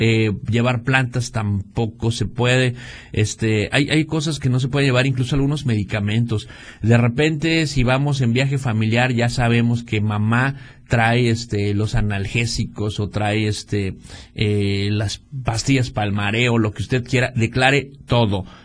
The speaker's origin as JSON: {"language": "Spanish", "country": "Mexico", "said": "pues somos mexicanos, fregado"}